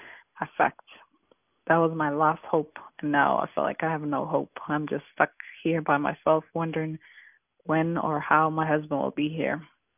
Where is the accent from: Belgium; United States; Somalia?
Somalia; I'm originally from Somalia, and my husband's from Somalia.